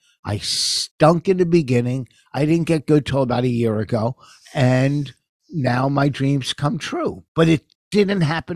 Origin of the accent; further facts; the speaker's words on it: Pennsylvania, United States; Next week, next Friday, when I'm, so many people from my hometown are going to be there. So many people I grew up with.